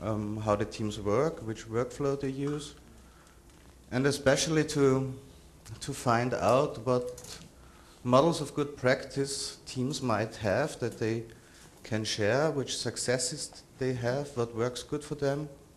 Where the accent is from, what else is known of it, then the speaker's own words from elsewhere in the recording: Innsbruck, Tyrol, Austria; I'm from Innsbruck, Austria.